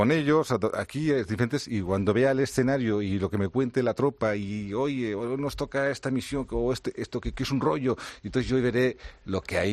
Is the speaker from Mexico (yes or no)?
no; Spain; somos así los españoles.